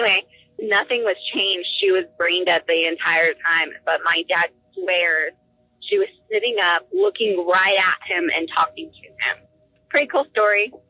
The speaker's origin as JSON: {"language": "English", "region": "Texas", "country": "United States", "said": "I'm from Texas Panhandle. I'm a Texas gal."}